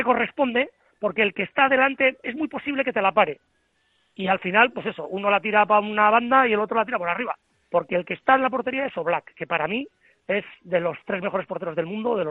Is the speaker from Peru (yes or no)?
no; Bilbao, Basque Country, Spain; es de Deusto, que yo soy de Deusto